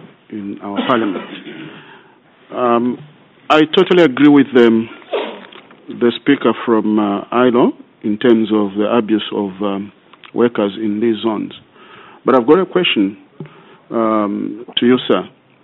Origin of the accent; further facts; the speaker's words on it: Zambia; I'm from Zambia. I'm a member of parliament.